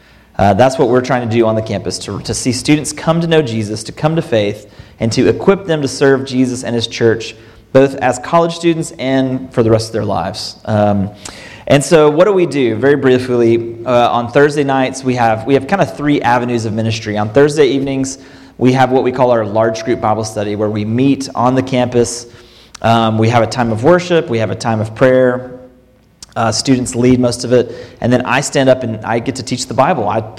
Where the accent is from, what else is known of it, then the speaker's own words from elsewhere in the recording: Martin, Tennessee, United States; But I am from West Tennessee, a little town called Martin, Tennessee.